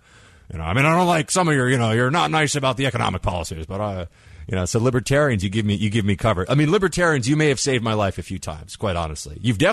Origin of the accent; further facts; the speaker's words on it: New York, United States; no, I'm a New Yorker. It's cool.